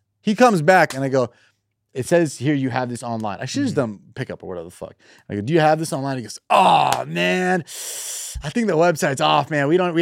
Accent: Dayton, Ohio, United States; Guys, my rescheduled Dayton, Ohio ticket sales, my hometown of Dayton, Ohio.

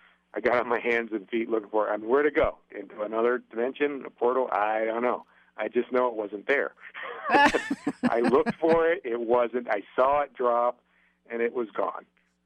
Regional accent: Northeast, United States; And I say draw, and I don't say drawer because I'm from Northeast

